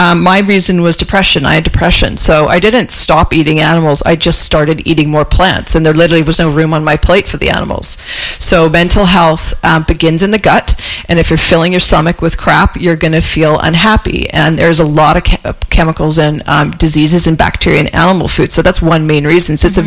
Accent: Vancouver, British Columbia, Canada; because I grew up in Vancouver, right? I grew up on the west side of Vancouver.

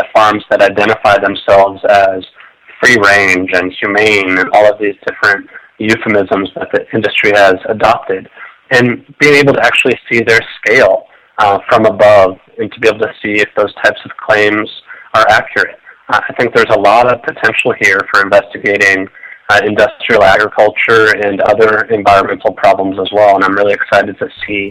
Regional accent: Texas, United States; I grew up in Texas, born and raised.

